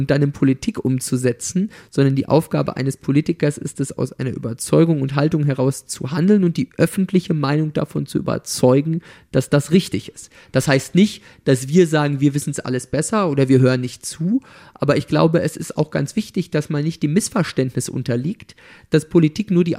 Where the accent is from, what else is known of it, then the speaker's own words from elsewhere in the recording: Mecklenburg-Vorpommern, Germany; ich komme ja wie sie aus Mecklenburg-Vorpommern